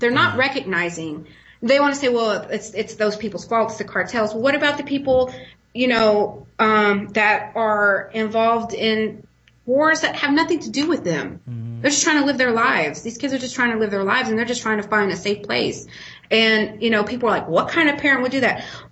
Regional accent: United States; people don't look at me and know I'm from the United States.

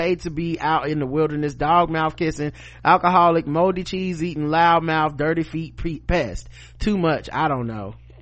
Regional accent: South Carolina, United States; moved away as an adult; now in Ogden, United States; I'm a middle-aged brother, born and raised in South Carolina, currently living and teaching in Ogden, Utah. I haven't moved out here with my family in 2015.

